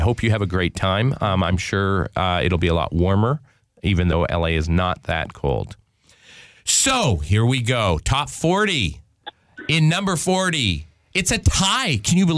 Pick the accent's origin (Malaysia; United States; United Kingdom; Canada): Canada; we wanted to have hockey represented because it's the sport of my home country. There are two kinds of people in Canada.